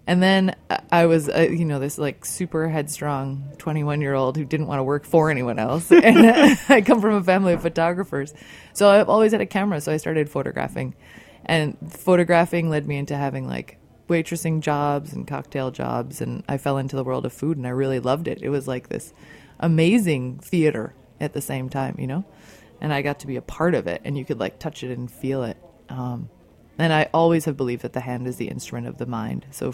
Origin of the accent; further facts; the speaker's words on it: Illinois, United States; my mom's French and my dad's American, and I grew up outside of Chicago. So in the summers, we'd go to France